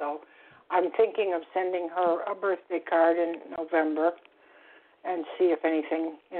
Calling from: Florida, United States; Hi, Holly. … I'm calling from Florida.

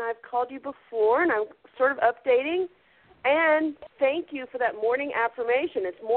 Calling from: New Zealand; Oh, I'm calling from New Zealand. I am your New Zealand fan.

